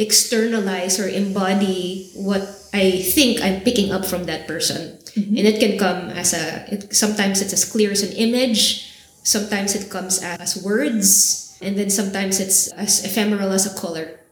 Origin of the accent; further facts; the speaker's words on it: Philippines; I feel a huge hesitation with representing myself as a Filipino, not from an indigenous tradition, not working with any clear lineage.